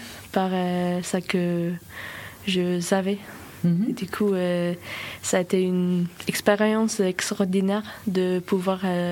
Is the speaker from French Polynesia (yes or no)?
no; Faroe Islands; j'ai 16 ans et je viens des Silfaoué. Les Silfaoué, c'est un petit pays à 50 000 habitants qui est situé entre l'Islande et le Danemark.